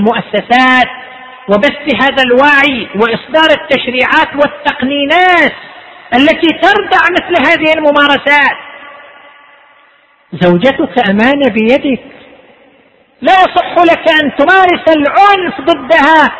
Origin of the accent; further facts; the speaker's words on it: Qatif, Eastern Province, Saudi Arabia; أنه عندنا في القطيف محل لبيع الشاورما في السوق